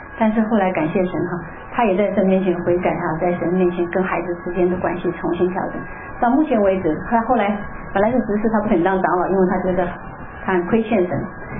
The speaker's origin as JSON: {"language": "Chinese", "country": "China", "tie": "born or raised there", "said": "因为我们毕竟是成长在传统的中国文化里面啊，来到这里有很多要调试，有很多都要适应"}